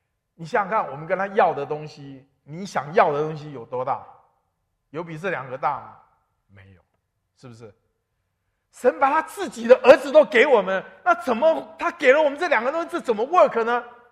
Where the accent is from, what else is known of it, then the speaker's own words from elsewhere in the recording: Taiwan; 我父亲是国民党军官，在台湾娶了我母亲是澎湖人，我父亲是湖南人。我从小就住在眷村里面